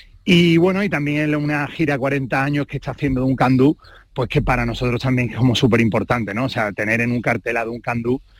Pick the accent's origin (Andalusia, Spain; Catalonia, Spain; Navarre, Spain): Andalusia, Spain; Málaga; nosotros al final, como malagueños